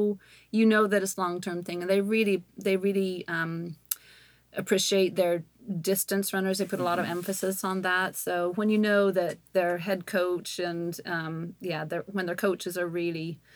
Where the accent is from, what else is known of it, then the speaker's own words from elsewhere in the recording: Iowa, United States; it's nice growing up in Iowa.